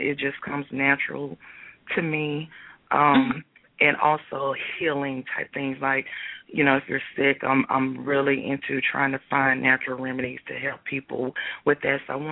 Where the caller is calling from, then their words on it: Virginia Beach, Virginia, United States; I'm calling from Virginia Beach.